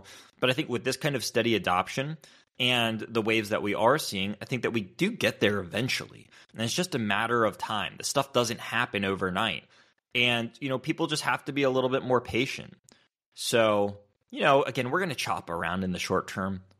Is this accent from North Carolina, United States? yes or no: yes; North Carolina, United States; the big update here is that North Carolina, actually my home state